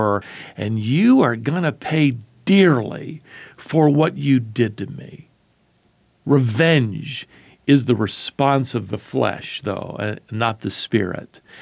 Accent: Norfolk, Virginia, United States; I decided to travel over to my childhood home where I, along with my three brothers, had been raised by our missionary parents. So I drove over to Red Brook Road in Norfolk, Virginia.

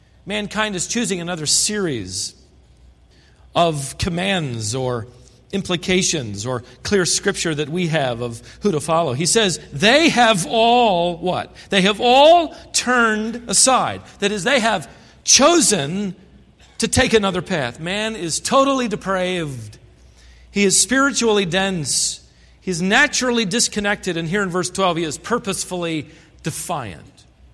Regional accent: Minnesota, United States; born there; My grandpa's from Minnesota. I was born in Minnesota.

